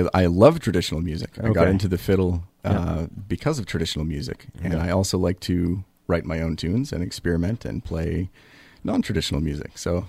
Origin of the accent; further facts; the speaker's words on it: Canterbury, New Hampshire, United States; Yep, I grew up in Canterbury, New Hampshire.